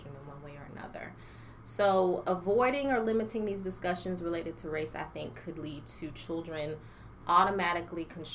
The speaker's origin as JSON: {"language": "English", "town": "Stafford", "region": "Virginia", "country": "United States", "tie": "born or raised there", "said": "So I am originally from Virginia. I claim Virginia. My father was in the Coast Guard, but we essentially landed in Stafford, which is Northern Virginia. And so that is home to me."}